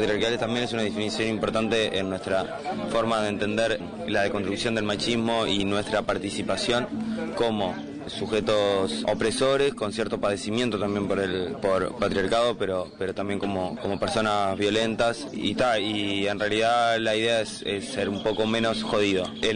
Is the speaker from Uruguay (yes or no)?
yes; Montevideo, Uruguay; soy de Montevideo